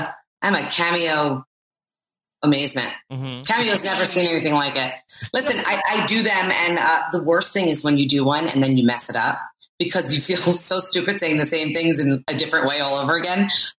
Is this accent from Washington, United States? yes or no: no; Queens, New York, United States; Because I'm from Long Island, so actually Queens